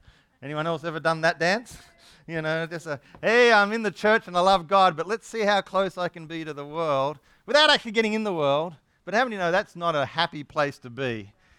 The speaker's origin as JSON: {"language": "English", "town": "Yarrawonga", "region": "Victoria", "country": "Australia", "tie": "born or raised there", "said": "I grew up in Yarrawonga, but I went to school in Wangaratta for my high school, Wang Tech."}